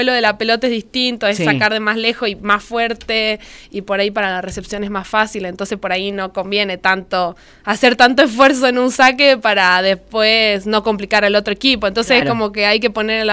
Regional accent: Argentina; como argentina y como mujer

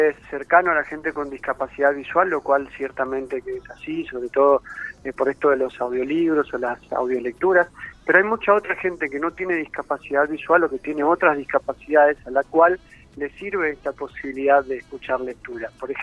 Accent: Mendoza, Argentina; Mariana y yo somos personas con discapacidad visual y somos de Mendoza.

